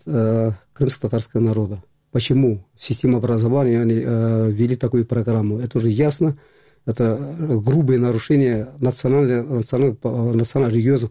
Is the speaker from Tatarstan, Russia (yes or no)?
yes; Kazan, Tatarstan, Russia; Вот мы, казанские татары, мы уже не знаем